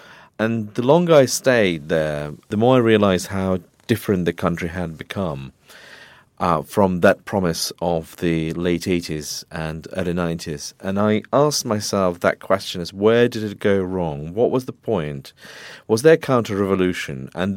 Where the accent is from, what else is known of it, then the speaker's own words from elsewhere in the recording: Moscow, Russia; moved away as an adult; also born or lived in London; I was born in Moscow, I grew up there, I got my first degree there